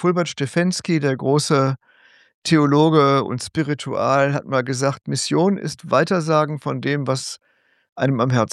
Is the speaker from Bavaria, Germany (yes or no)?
no; North Rhine-Westphalia, Germany; Ich bin Westfale